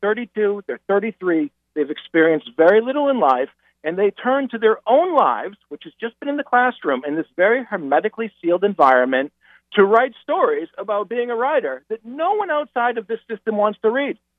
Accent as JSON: {"language": "English", "town": "Boston", "region": "Massachusetts", "country": "United States", "said": "which meant a lot to me as a Bostonian who loves this city"}